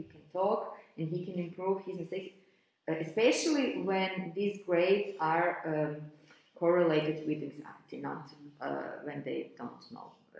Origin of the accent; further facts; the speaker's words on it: Zagreb, City of Zagreb, Croatia; first language Croatian; English is a second language; we are Croatian speakers. We don't always speak perfect Croatian. First me, because I come from Zagreb, we have this dialect form